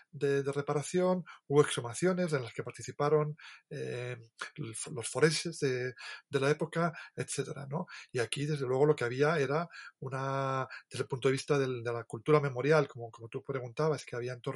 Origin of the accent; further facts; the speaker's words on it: Castile and León, Spain; En mi pueblo, es un pueblo de Ávila